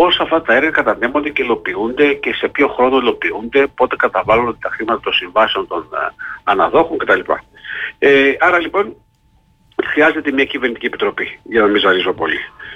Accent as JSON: {"language": "Greek", "town": "Samos", "region": "North Aegean", "country": "Greece", "said": "Λέω παράδειγμα στο νησί μου της Σάμμο"}